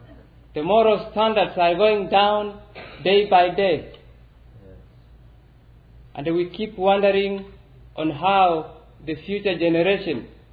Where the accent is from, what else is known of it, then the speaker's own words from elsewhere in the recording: Kenya; first language Kisii; English is a second language; Back home, I normally preach in my native language, which is Kisi. And sometimes when we have folks from a different ethnic tribe, I preach in Swahili.